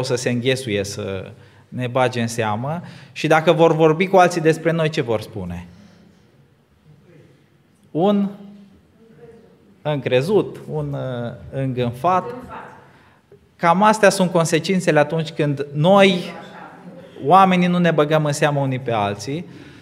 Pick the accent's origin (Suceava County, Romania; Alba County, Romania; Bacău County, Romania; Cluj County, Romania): Suceava County, Romania; Botuș; deloc sunt din Botuș, Bucovina